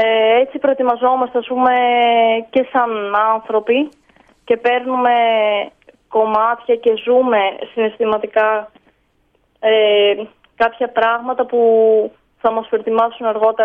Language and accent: Greek; Lesbos, North Aegean, Greece; από τον τόπο μου, από τη Λέζο